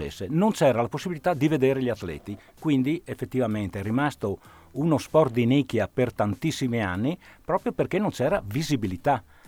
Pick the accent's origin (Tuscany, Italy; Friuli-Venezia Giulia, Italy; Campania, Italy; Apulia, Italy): Friuli-Venezia Giulia, Italy; Udine; Allora, io sono di Udine